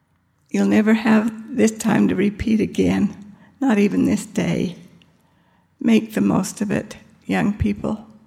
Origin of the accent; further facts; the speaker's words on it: Scotland, United Kingdom; Even though … from Scotland, green's my favorite color